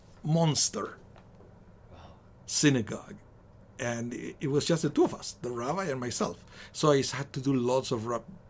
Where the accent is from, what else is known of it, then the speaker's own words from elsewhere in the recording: Argentina; I was born in Argentina. I did all my Jewish education in Argentina. I went to Jewish day school, and then for high school, I went to Ort there